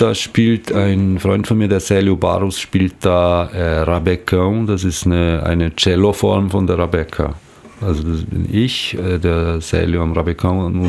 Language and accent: German; Switzerland; now in Brazil; Ich wohne seit 23 Jahren in Brasilien, ich bin ein Schweizer.